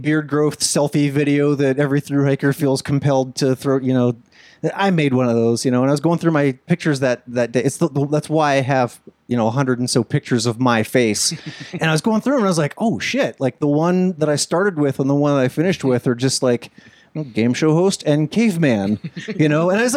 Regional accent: Pennsylvania, United States; born there; Yeah, so I was born in Western Pennsylvania many years ago.

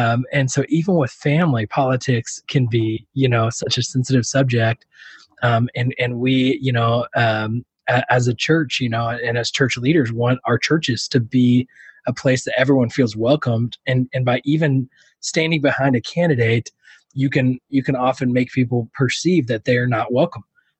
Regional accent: San Antonio, Texas, United States; I've never heard of Max, and I'm from San Antonio.

